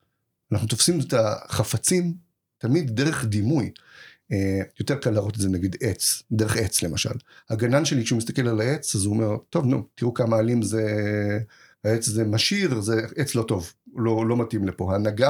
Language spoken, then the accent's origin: Hebrew; Haifa, Haifa District, Israel; אבל אני מחיפה